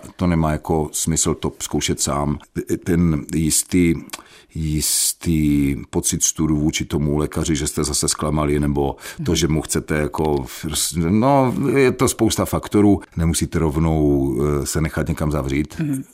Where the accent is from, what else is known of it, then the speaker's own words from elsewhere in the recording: Ostrava, Moravian-Silesian Region, Czechia; Vyrostl jsem na Slezské Ostravě, na Kamenci. Obklopen ještě z jedné strany hornickou kolonií.